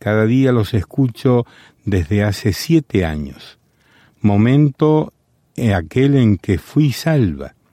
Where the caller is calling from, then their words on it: Santiago, Santiago Metropolitan, Chile; soy de Santiago de Chile.